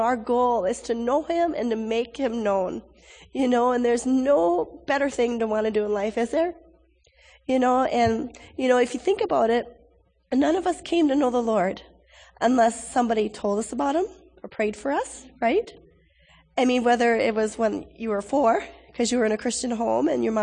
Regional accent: Twin Cities, Minnesota, United States; I'm from the Twin Cities.

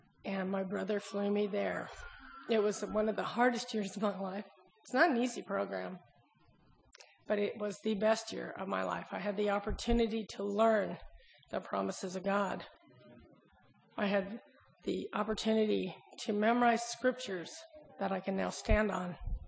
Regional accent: West Coast, United States; I grew up on the West Coast.

